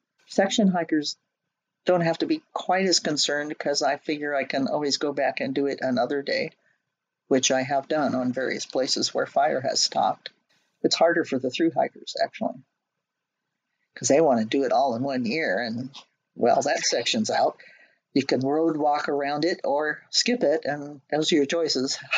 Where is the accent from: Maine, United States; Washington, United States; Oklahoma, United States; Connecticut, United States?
Washington, United States; Well, I'm from Western Washington. I'm acquainted with rain.